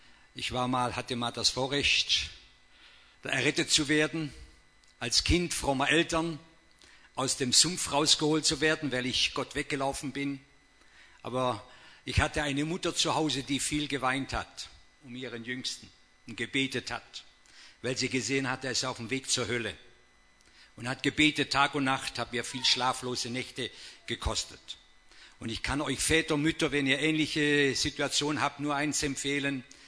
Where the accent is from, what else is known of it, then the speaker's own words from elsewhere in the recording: Baden-Württemberg, Germany; sind nicht nur bei uns im Schwarzwald, wo ich herkomme, bekannt